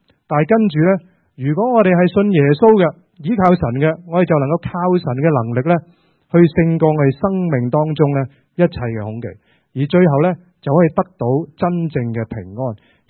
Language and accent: Cantonese; China; 我们中国人呢见面的时候通常呢就怎样打招呼